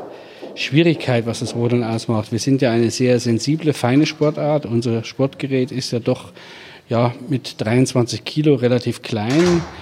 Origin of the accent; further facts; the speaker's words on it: Friedrichroda, Thuringia, Germany; da wo ich herkomme, aus einem kleinen Dorf mit 5.000, 6.000 Einwohnern seinerzeit